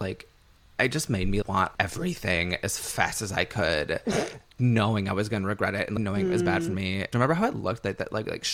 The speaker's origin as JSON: {"language": "English", "town": "Rockford", "region": "Illinois", "country": "United States", "tie": "born or raised there", "said": "I remember where I grew up in Rockford, Illinois."}